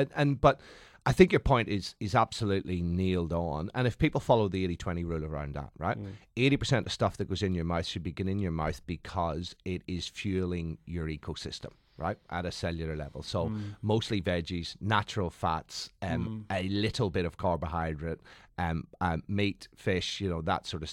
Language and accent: English; Ireland; I'm Irish, ex-military.